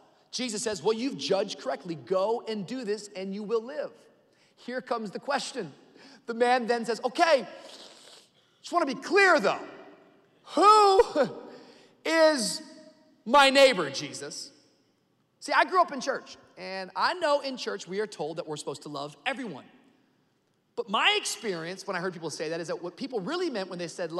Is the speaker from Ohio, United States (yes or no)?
no; Tacoma, Washington, United States; I grew up in Tacoma, Washington. I grew up in a Christian home. I'm 4 generations Pentecostal preacher on both sides.